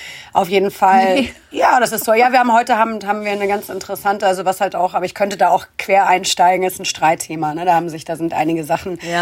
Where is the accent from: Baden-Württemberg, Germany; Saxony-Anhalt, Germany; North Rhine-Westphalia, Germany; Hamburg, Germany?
Hamburg, Germany; als Hamburgerin, als St. Paulianerin